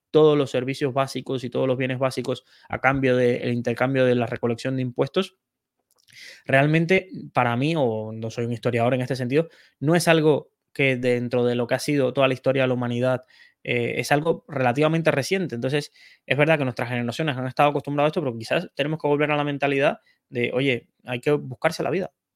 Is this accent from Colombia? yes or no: no; Cuba; now in Spain; me siento español porque mi abuelo era español. Y vamos, mis hijos nacerán en españoles, y yo he vivido casi ya un tercio de mi vida en España comparado con lo que viví en Cuba